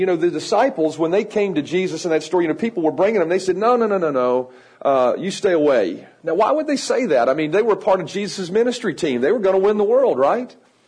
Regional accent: Roanoke, Virginia, United States; I am from Roanoke, Virginia.

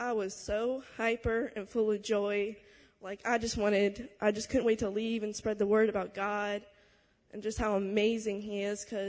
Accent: Lexington, United States; I'm from Lexington, so I'm like an hour away.

